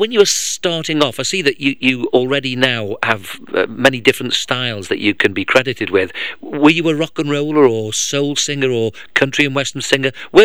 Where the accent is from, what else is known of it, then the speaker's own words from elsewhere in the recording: England, United Kingdom; I grew up a time in England where, you know, when discos were sort of in their infancy